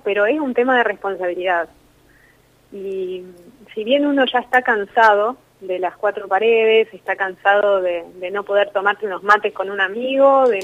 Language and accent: Spanish; Rosario, Santa Fe, Argentina; now in Pilar, Argentina; Soy de Rosario, de historia, digamos, ¿no? Hace varios años que vivo acá.